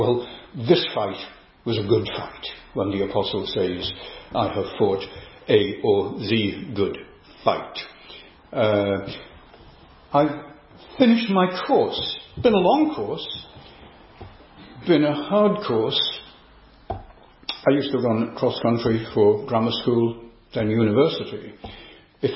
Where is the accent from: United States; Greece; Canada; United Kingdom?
United Kingdom; Yorkshire and the Humber; also born or lived in Northern Ireland; I remember when we moved from Northern Ireland to East Yorkshire. I am a Yorkshireman, moving back to my own county.